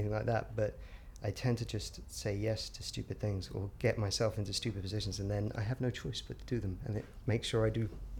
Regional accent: London, United Kingdom; I'm 31 and I'm from London.

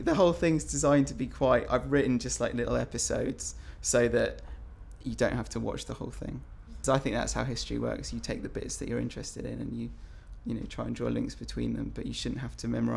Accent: South East England, United Kingdom; I grew up in Surrey, so the kind of outskirts of London.

